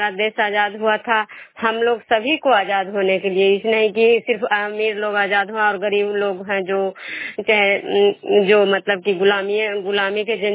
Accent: Bihar, India

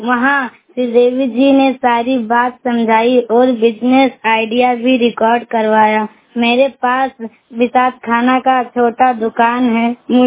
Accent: Balrampur, Uttar Pradesh, India; और हम हरैया सतगरा बलरामपुर से हैं।

